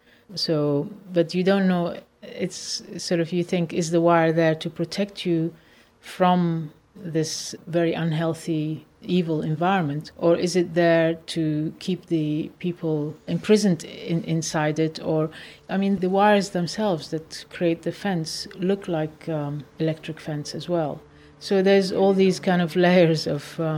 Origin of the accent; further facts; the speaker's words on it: Lebanon; I come from an embattled background, you know, I come from Lebanon, my parents are Palestinian